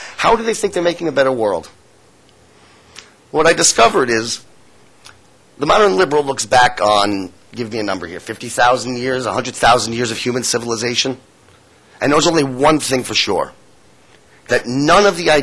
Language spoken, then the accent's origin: English; Hollywood, California, United States; and believe me, I know this from my hometown of Hollywood